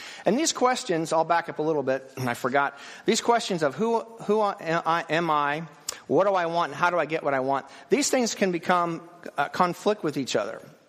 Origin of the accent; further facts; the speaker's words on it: Wichita, Kansas, United States; I grew up in Wichita.